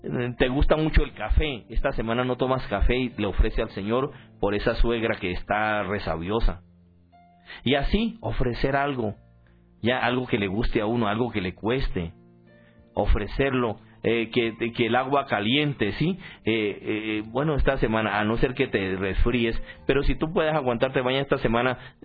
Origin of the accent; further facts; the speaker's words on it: Colombia; moved away as an adult; now in Dominican Republic; Yo llegué en agosto de ese año, llegué desde Colombia a República Dominicana con unas pilas nuevas.